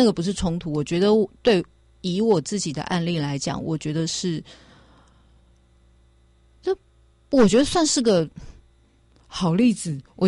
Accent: Taiwan; 这是我们在台湾日常的一个对话的方式

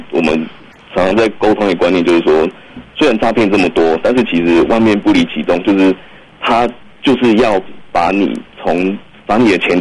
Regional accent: Taiwan; 因为我台湾人都非常的善良啊

